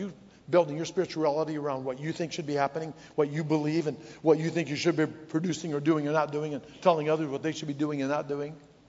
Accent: Illinois, United States; I grew up in Illinois, the land of corn and swine, so I know about this stuff.

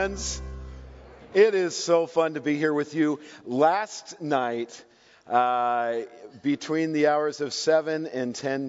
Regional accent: Colorado, United States; born there; But you got to understand, I was born in Colorado. I have every excuse to be a diehard Denver Broncos fan.

